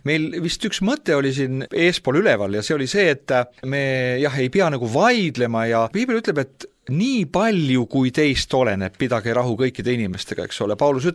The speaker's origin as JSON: {"language": "Estonian", "town": "Paide", "region": "Järva County", "country": "Estonia", "tie": "born or raised there", "said": "Ma mäletan üks baptisti kogudus, kus mina olen üles kasvanud Paides."}